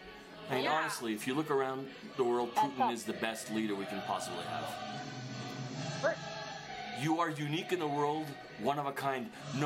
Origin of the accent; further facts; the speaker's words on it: Canada; I really, like, I'm embarrassed to say that I'm Greek Canadian.